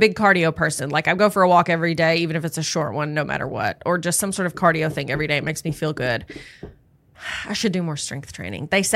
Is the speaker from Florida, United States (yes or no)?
no; Kentucky, United States; Like a cutting board, or we're from Kentucky, like a bourbon barrel head that says like our first home in the address.